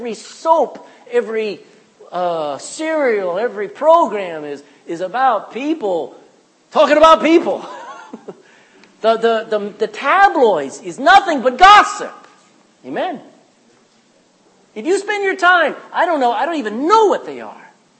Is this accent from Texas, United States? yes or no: yes; Texas, United States; Back in my home state, in Texas, they've had 100,000 acres of fire burning over the last several months.